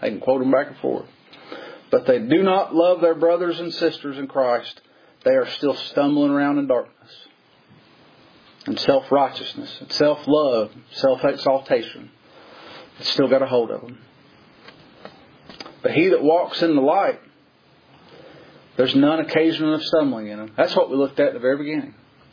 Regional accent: Kentucky, United States; I'm from Kentucky. You know Todd Nybert?

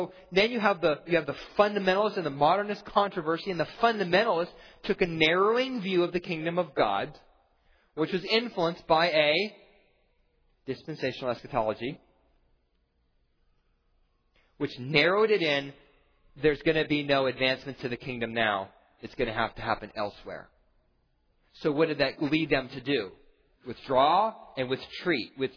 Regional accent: Baltimore, Maryland, United States; also born or lived in Philadelphia; And I grew up on the East Coast. Baltimore, Philadelphia.

